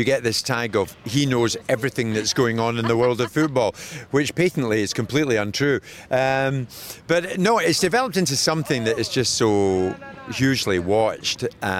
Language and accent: English; Scotland, United Kingdom; I'm Scottish. What is this term, hat-trick?